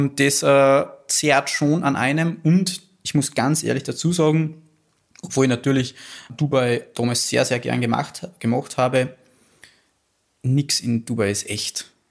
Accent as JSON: {"language": "German", "town": "Bad Ischl", "region": "Upper Austria", "country": "Austria", "tie": "born or raised there", "said": "Ich bin in Bad Ischl geboren. Meine Familie war schon immer im Salzkammergut, die letzten 3-4 Generationen eigentlich. Genau. Ich bin dann hier aufgewachsen, im Hotel mit meiner Schwester gemeinsam."}